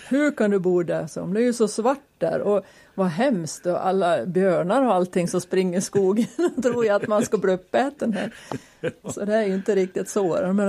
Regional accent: Håsjön, Jämtland County, Sweden; där vi bodde hemma i Håsjön som små, där hade vi ju heller ingen dusch och grej, utan vi hade ju bastu.

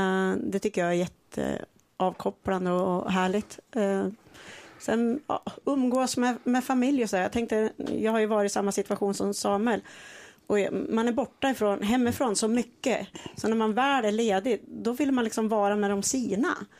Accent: Bollnäs, Gävleborg County, Sweden; born there; Nej då, men jag är född i Bollnäs.

